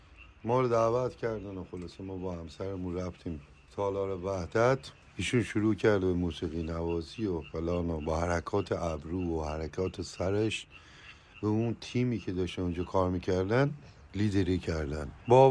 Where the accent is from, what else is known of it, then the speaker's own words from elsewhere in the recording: Mazandaran, Iran; این که من خودم یه مازندرانیم افتخار کردم